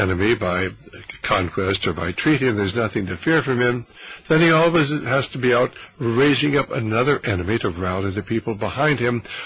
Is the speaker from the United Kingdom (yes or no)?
no; United States; I'm an American.